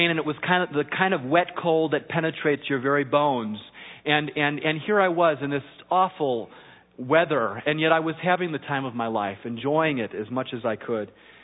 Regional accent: United States; born there; accent: German; first language German; Well, that's when we only spoke German at home, even though I was born here in the States. But I remember going to kindergarten and telling my parents after I came back being ridiculed for my German accent in English.

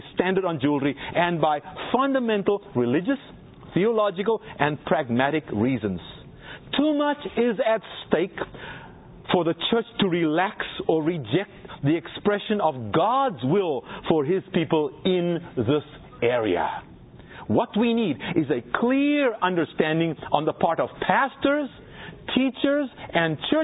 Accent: South Africa; Now, when I was growing up in South Africa

